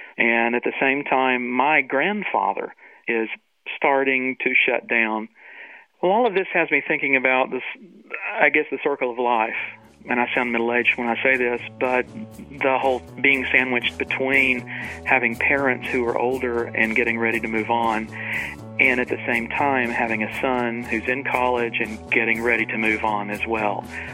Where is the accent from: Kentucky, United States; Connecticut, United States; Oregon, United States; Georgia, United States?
Georgia, United States; Macon; I'm from Macon, Georgia.